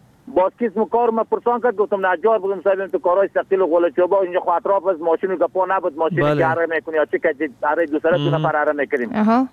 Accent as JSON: {"language": "Persian", "town": "Kahmard", "region": "Bamyan", "country": "Afghanistan", "said": "صد از ولسوالی کهمرد قریه یاجر، فعلا در قریه کاغور زندگی میکنم، ولایت ما بامیان."}